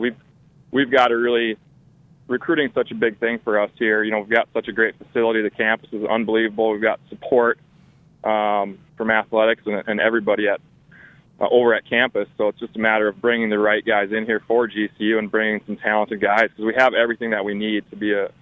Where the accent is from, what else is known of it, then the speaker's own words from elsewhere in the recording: Minnesota, United States; now in Arizona, United States; I'm from Minnesota. I graduated from St. Cloud State up there in 2005. And then I played professionally, moved down to Arizona.